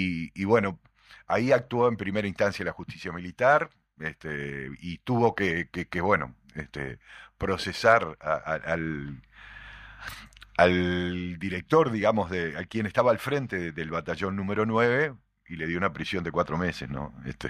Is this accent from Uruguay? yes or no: yes; Uruguay; Bueno, ese tan reclamado nunca más como sociedad uruguaya hacemos